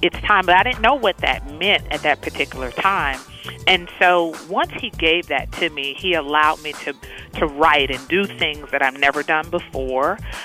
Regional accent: Texarkana, Texas, United States; So I'm originally from Texas, a small town called Texarkana, Texas.

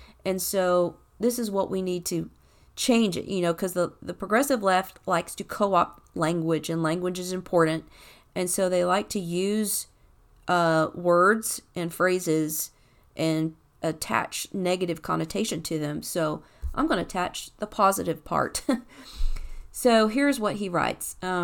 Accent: Scotland, United Kingdom; I am from Scotland. I love my Scottish history. Okay? I have Irish background. I love that. I have my great-great-grandmother was Cherokee Indian.

